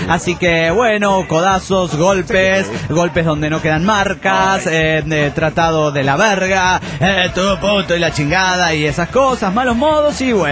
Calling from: Bilbao, Basque Country, Spain; de Bilbao.

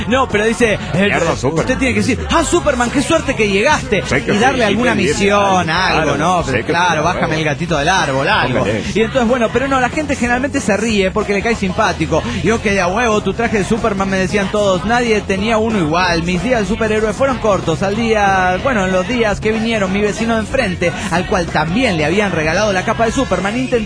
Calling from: State of Mexico, Mexico; del Estado de México. ¡México!

